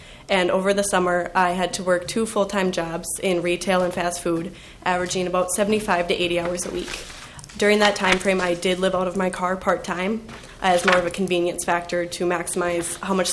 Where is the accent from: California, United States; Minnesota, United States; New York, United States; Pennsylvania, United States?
Minnesota, United States; Alexandria; I am from Alexandria, Minnesota, and I'm a first-generation student.